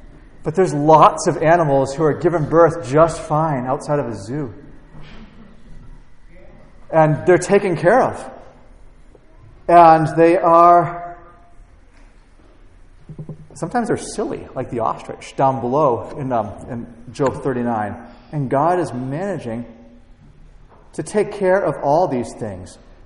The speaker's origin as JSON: {"language": "English", "town": "Lawrence", "region": "Massachusetts", "country": "United States", "tie": "born or raised there", "also_born_or_lived": "Omaha", "lives_now": "Philadelphia, United States", "said": "I grew up in Lawrence, Massachusetts. It's a densely populated city. I lived in Omaha, which even though Nebraska is pretty spacious, Omaha's a city. And I'm living in Philly."}